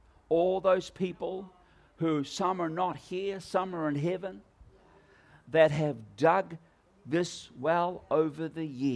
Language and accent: English; Philippines; now in New Zealand; And we grew up in the Philippines. My parents were missionaries there. And so since 1971, we lived there in the Philippines.